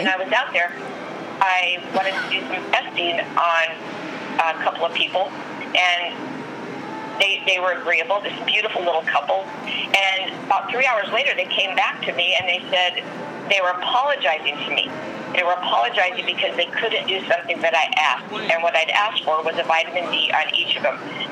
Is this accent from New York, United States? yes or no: no; Arizona, United States; moved away as an adult; also born or lived in Bethel, Alaska; In fact, I moved my family, myself and my kiddos, up to Bethel, Alaska in 1997. We come from Arizona, then to Alaska. So we kind of hang out in the states that start with A.